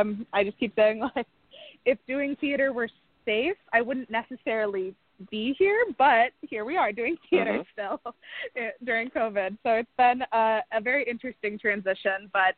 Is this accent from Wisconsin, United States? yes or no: yes; Milwaukee, Wisconsin, United States; now in Chicago, United States; But I'm a Midwestern gal. I'm from the Milwaukee area, so Chicago was always in the future for me, calling me home.